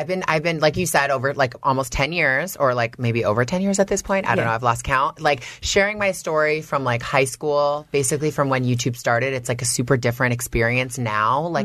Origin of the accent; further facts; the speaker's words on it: Toronto, Ontario, Canada; I grew up in Canada, in Toronto, like, in the suburbs.